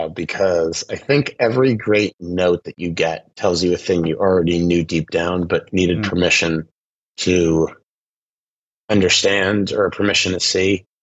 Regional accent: Boston, Massachusetts, United States; stuff that I sort of encountered growing up in Boston, the Comedy Connection.

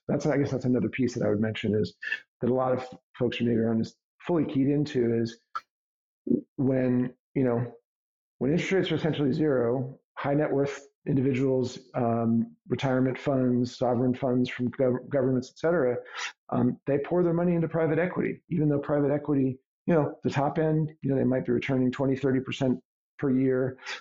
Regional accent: New York City, New York, United States; Born and raised in New York City, and you know, sort of my family really embraced the multicultural culinary aspects of the city.

